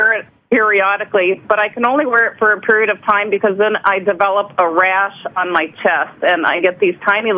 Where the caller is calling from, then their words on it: Chicago, Illinois, United States; I'm in Chicago.